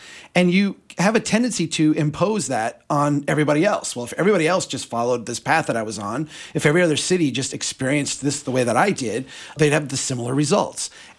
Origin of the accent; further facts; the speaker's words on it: Brainerd, Minnesota, United States; or we could talk about my hometown of Brainerd, or we could talk about Bemidji